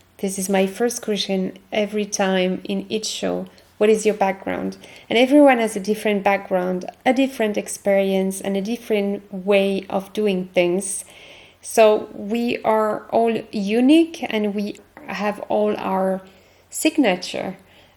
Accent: France; accent: French; English is a second language; And I guess it's my French accent.

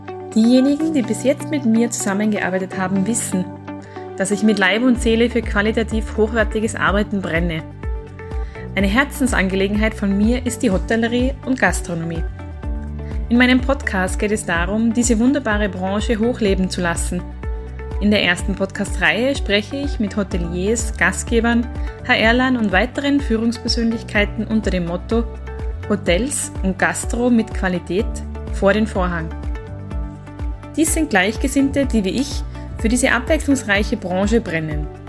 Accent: Tyrol, Austria; bei uns in Tirol

